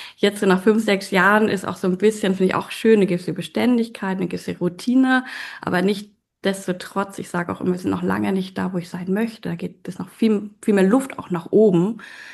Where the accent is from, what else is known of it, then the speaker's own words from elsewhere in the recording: Hamburg, Germany; nach Hamburg zu bringen, in meine Heimatstadt.